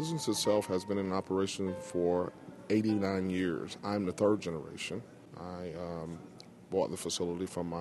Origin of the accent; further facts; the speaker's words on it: Nacogdoches, Texas, United States; I'm from Nacogdoches, Texas, the oldest town in Texas.